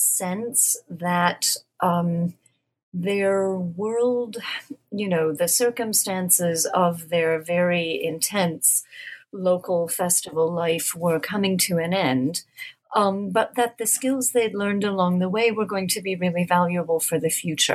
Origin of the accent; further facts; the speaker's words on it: United States; which as an American, of course, I had taken as normative, really.